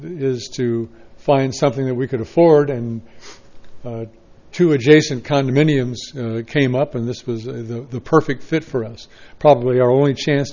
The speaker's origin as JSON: {"language": "English", "town": "Cambria", "region": "California", "country": "United States", "said": "I'm from Cambria."}